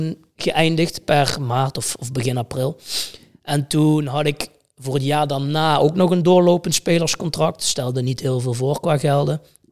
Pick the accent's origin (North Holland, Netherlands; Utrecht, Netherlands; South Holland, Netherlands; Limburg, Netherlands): Limburg, Netherlands; Sittard; Dus we stonden op de Markt in Sittard, waar ik ben opgegroeid.